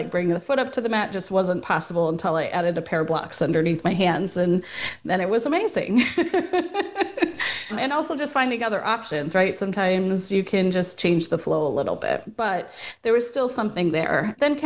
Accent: Sheboygan, Wisconsin, United States; I was living in my hometown at the time, Sheboygan, Wisconsin

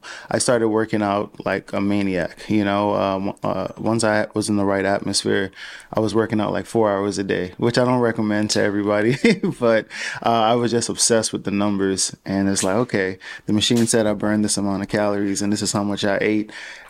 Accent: Bahamas; Well, I mean, I was born and raised in the Bahamas.

